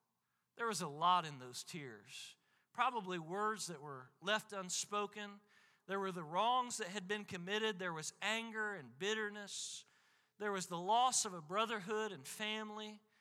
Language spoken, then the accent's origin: English; Illinois, United States; I was given an opportunity to go back to my hometown and pastor a church, and Miss Kelly and I prayed about it considerably because there's a part of me that would like to go back to God's promised land of Illinois